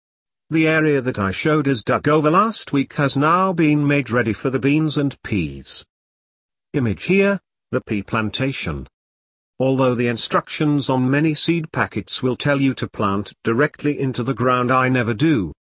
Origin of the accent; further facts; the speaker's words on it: Yorkshire and the Humber, United Kingdom; born there; now in Cumbria, United Kingdom; Being a Yorkshire man by birth, if now a Cumbrian by circumstance, means I'm always on the lookout for a bargain or even a freebie.